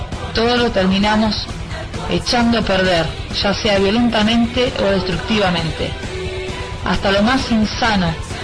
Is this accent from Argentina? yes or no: yes; Argentina; Soy de Argentina